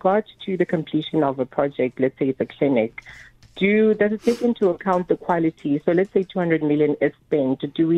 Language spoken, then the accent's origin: English; North West, South Africa; I mean, I'm from the Northwest and I've seen conditions of some clinics and libraries